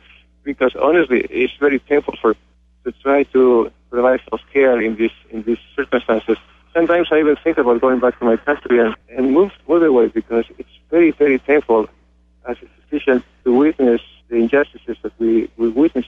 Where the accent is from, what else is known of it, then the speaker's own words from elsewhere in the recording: Spain; English is a second language; I'm a family physician. And I'm you can see from my accent, I'm not from this country, I'm from Spain.